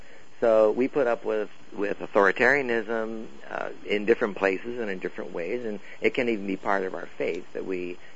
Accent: United States; I may be a little bit rebellious because I'm an American, and that's the way Americans are.

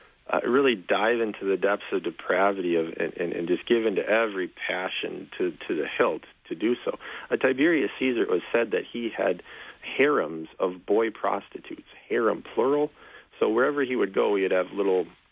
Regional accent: Wisconsin, United States; You know, we're from Wisconsin.

